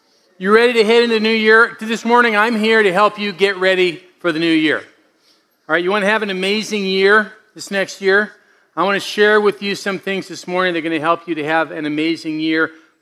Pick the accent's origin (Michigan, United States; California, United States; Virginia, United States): California, United States; When I was a young guy, I grew up in Southern California basking in the rays of the warm sunshine.